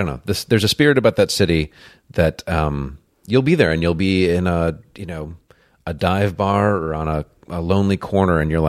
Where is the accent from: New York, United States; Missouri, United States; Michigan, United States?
New York, United States; Amherst; I just... I grew up in Amherst, New York, which is a very sort of, I suppose it's changing now